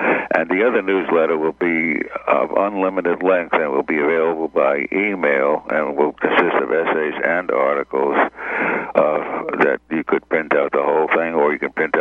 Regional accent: Brooklyn, New York, United States; Well, I grew up in the heart of Brooklyn, New York, which was invaded by the Puerto Rican contingent in the late 40s and 50s. So my parents moved to the far suburbs

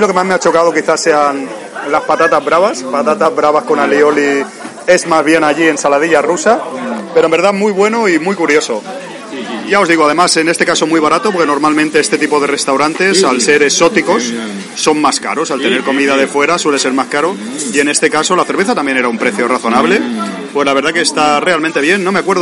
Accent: Spain; now in Japan; Que nos pueden dejar un poco, siendo españoles, nos pueden dejar un poco sorprendidos.

